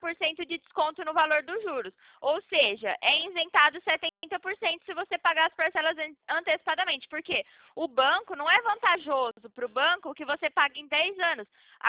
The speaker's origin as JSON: {"language": "Portuguese", "town": "Campinas", "region": "São Paulo", "country": "Brazil", "said": "sou de Campinas."}